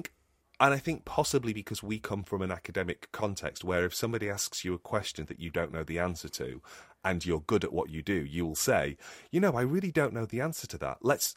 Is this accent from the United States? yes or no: no; England, United Kingdom; It's like, except I'm English, so come on.